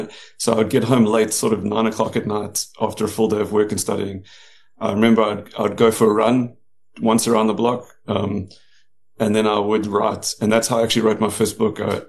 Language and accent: English; South Africa; But when I finished school, being a South African kid, I was concerned about getting a job.